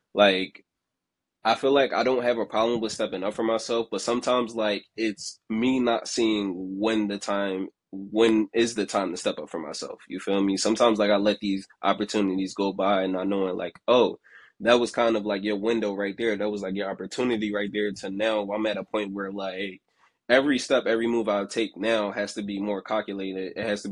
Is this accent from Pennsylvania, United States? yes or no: yes; Philadelphia, Pennsylvania, United States; when I grew up in North Philly, so like, I had friends in North Philly, But when I moved to West Philly